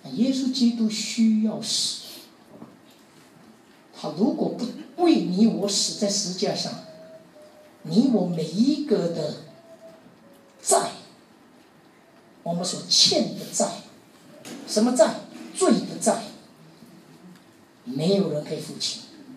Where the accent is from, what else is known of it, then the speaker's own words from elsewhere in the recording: China; 这个就是我们中国人讲的灵魂